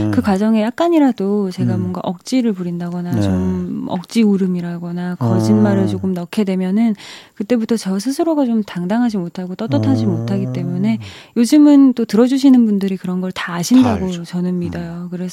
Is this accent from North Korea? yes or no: no; Busan, South Korea; 제가 부산 출신이에요. 그러니까 저희 고향이 부산이고 저는 20살까지 부산에서 자랐어요. 그래서 이제 흥분하면 사투리도 많이